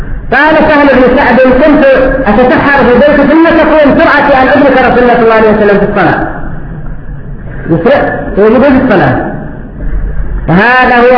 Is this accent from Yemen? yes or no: yes; Yemen; عندنا في اليمن